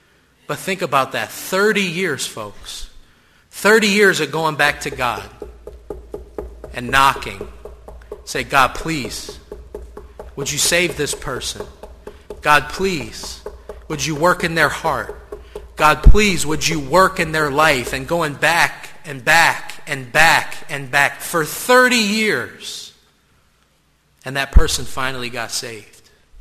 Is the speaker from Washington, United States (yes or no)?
no; New York City, New York, United States; But I grew up in New York City, and I grew up Catholic.